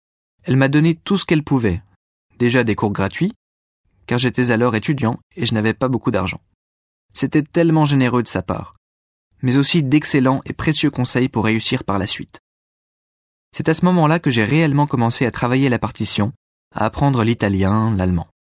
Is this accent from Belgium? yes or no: no; Marseille, Provence-Alpes-Côte d'Azur, France; pour entendre Parsifal à Marseille, ma ville natale.